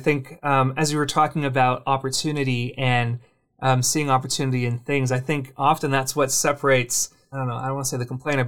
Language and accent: English; Ontario, Canada; full disclosure, I'm from Ontario, and so this is pretty normal for me.